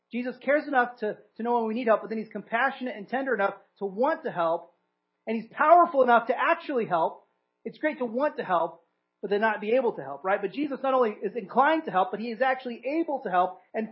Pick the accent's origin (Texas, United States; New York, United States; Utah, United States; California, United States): California, United States; now in New Jersey, United States; I'm a Californian living in New Jersey.